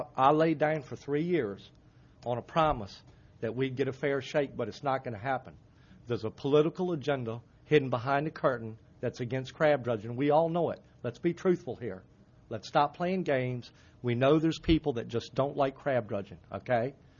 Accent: Mathews, Virginia, United States; I grew up on Gwynn's Island in Matthews, and all my ancestors are from Tangier.

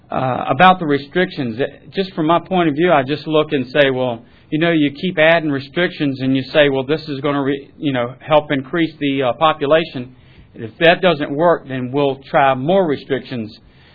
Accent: Suffolk, Virginia, United States; I'm from Suffolk, Virginia. I'm not a waterman. I'm a land surveyor.

